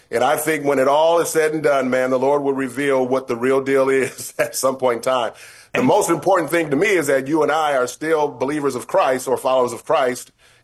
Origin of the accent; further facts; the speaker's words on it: Battle Creek, Michigan, United States; I'm from Battle Creek, Michigan. My father lived in Detroit, Michigan.